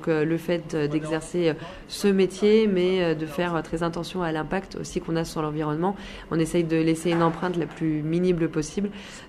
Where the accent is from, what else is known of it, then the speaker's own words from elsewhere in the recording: Péronnas, Auvergne-Rhône-Alpes, France; moi je suis de Perona, donc on est parti quelques années, notamment en Bretagne et en Nouvelle-Zélande, et on a voulu revenir poser nos valises dans la région